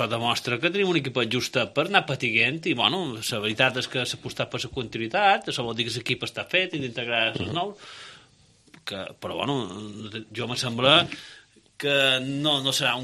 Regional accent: Balearic Islands, Spain; això serà un gust per com a menorquins poder disfrutar.

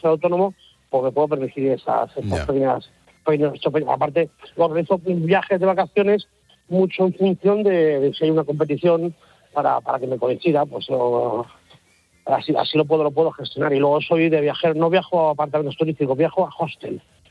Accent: Toledo, Castilla-La Mancha, Spain; Sí, soy de Toledo.

